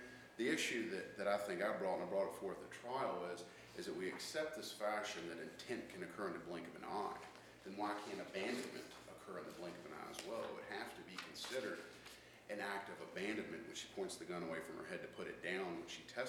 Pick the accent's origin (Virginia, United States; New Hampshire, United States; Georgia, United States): Virginia, United States; Harrisonburg; from Harrisonburg, Virginia.